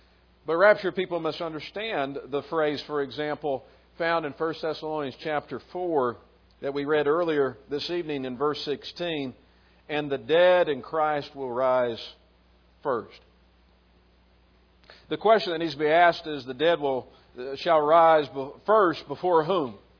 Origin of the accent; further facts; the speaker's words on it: Bowling Green, Kentucky, United States; I remember even as a kid growing up in Bowling Green, Kentucky, getting behind some cars sometimes